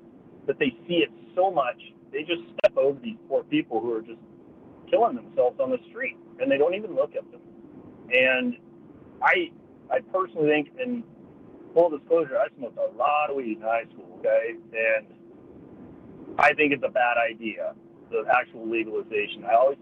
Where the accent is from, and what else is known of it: Seattle, Washington, United States; born or raised there; moved away as an adult; now in Wisconsin, United States